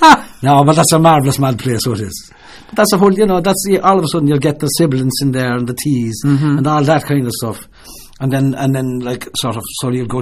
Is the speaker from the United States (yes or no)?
no; Wales, United Kingdom; I'm a Welshman.